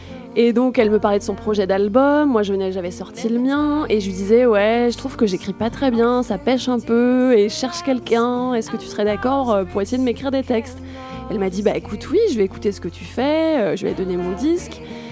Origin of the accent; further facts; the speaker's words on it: Nantes, Pays de la Loire, France; Oui, j'ai grandi à Nantes.